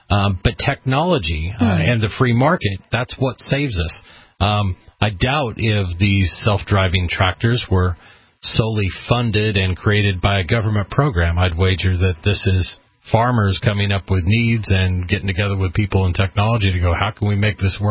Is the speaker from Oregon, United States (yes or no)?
yes; Oregon, United States; when I was growing up in Eastern Oregon, they would put 5 and 6 year old kids in 5 ton trucks